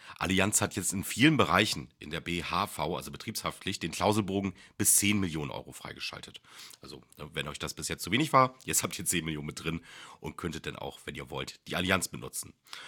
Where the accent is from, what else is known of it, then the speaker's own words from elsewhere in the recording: Bremen, Germany; Also da, wo ich herkomme aus